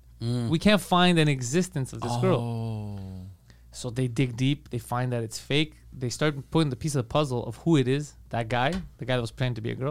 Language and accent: English; Hawaii, United States; Look, I'm from Hawaii.